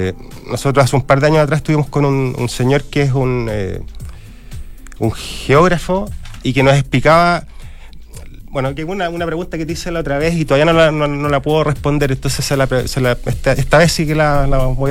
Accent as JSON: {"language": "Spanish", "town": "Rancagua", "region": "O'Higgins", "country": "Chile", "lives_now": "Santiago, Chile", "said": "yo soy de Rancagua, ¿cierto? Y bueno, vivo en un lugar muy cercano. Hoy día, claro, estoy viviendo acá en Santiago"}